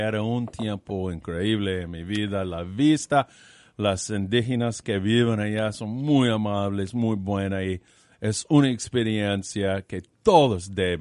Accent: United States; Spanish is a second language; Bueno, yo soy un gringo. Yo puedo hablar así de mi gente.

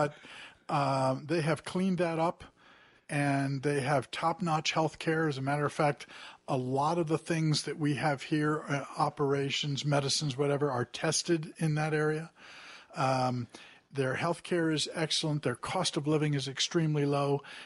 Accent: Italy; I also had the advantage of growing up in Italy, and so that has sparked some of this as well.

